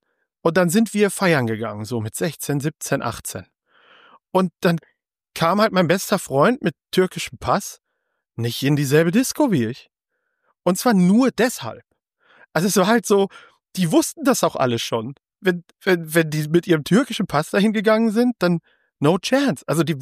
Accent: North Rhine-Westphalia, Germany; Ich bin im Ruhrpott groß geworden.

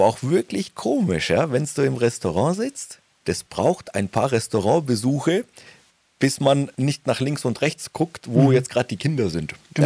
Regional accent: Feucht, Bavaria, Germany; Ich komme jetzt nicht direkt aus Nürnberg, ich komme aus Feucht bei Nürnberg.

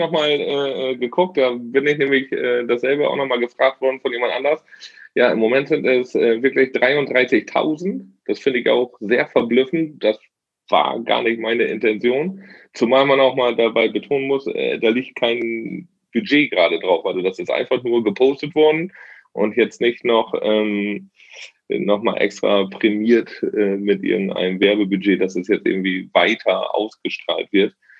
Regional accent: Oldenburg, Lower Saxony, Germany; ich komme hier aus dem hohen Norden, aus dem schönen Oldenburg. Oldenburg aus Oldenburg, muss man ja mal dazu sagen. Es gibt ja zwei. Ich bin hier aus Oldenburg.

